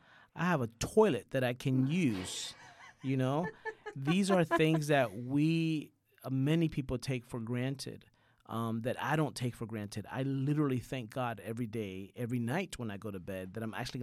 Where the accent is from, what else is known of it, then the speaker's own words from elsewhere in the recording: Puerto Rico; born there; I was born in America. Well, I was born in Puerto Rico, but, you know, Puerto Rico is an American commonwealth, so really you're born an American citizen.